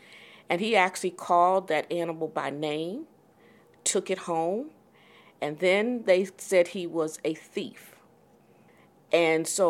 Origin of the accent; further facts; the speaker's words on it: Detroit, Michigan, United States; also born or lived in Alabama; I was born in Alabama with a twin sister, identical twin sister named Glenda. And our parents migrated, like a lot of people, to Detroit in 1951. And I went to Detroit Public Schools